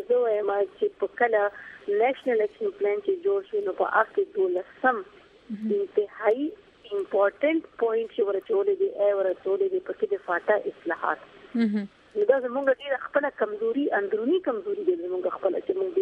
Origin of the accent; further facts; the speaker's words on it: Khyber Pakhtunkhwa, Pakistan; زه د وزیرستان یم